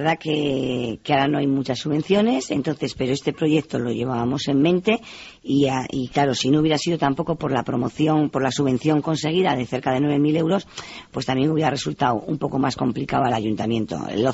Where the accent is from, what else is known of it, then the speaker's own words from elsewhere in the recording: Spain; como a mí como villafranquesa me interesa mi pueblo poner en valor.